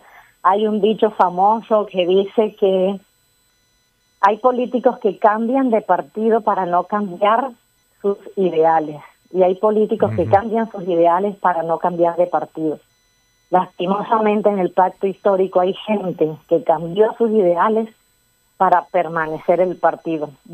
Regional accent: Santa Clara, Colombia; born there; yo nací en la Sierra Nevada, en el corregimiento de Santa Clara. En los años 90, mi familia fue desplazada víctima del conflicto armado por las FARC.

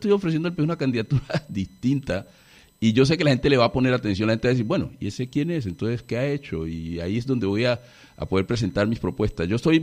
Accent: Colombia; como un colombiano más interesado en que esa relación se mejore.

